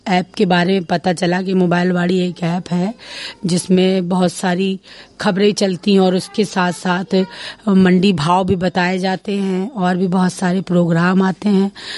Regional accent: Bhitarkot, India; और मैं भीतरकोट की रहने वाली हूँ।

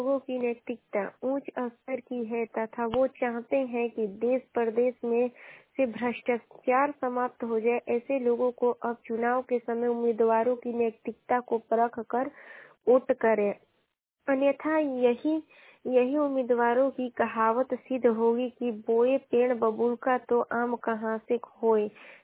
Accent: Ballia, Uttar Pradesh, India; और मैं बलिया जिले की निवासी हूँ।

